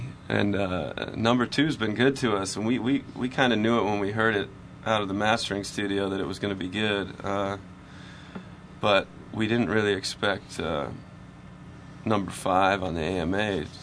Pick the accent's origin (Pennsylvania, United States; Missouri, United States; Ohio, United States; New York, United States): New York, United States; I'm from upstate New York